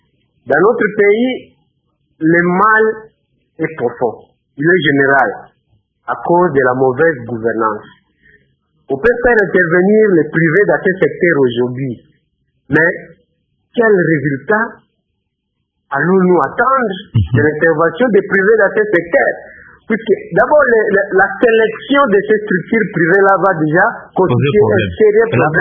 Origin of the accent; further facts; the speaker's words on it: DR Congo; Mais ici chez nous, en RDC